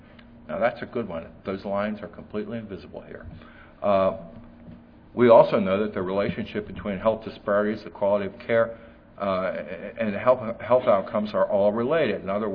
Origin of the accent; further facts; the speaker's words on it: Texas, United States; I'm from Texas. They're one of the largest minorities in the state.